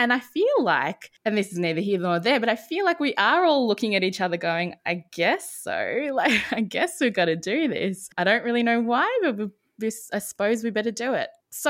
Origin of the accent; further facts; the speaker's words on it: India; As an Indian